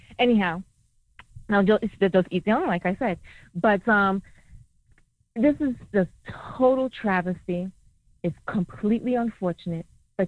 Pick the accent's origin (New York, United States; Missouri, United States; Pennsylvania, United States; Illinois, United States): New York, United States; originally New York.